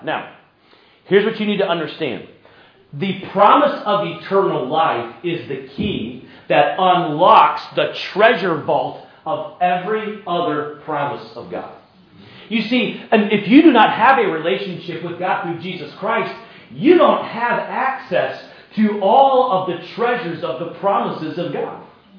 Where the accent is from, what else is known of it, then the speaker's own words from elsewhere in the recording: South Carolina, United States; Now, down south, where I grew up in South Carolina, we do this all the time.